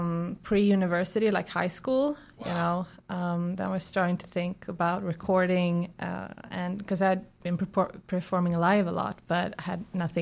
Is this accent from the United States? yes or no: no; Sweden; So my mother's Swedish. My dad is from Georgia, the country, and I'm born and raised in Sweden, and of course, and I was 12 years the first time I came to Georgia